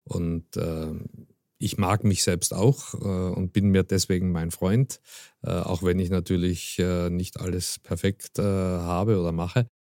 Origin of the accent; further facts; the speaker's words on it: Austria; now in Germany; Also ich bin sehr gerne in Österreich, in meiner Heimat und verbringe dort auch eigentlich die Zeit, die mir möglich ist.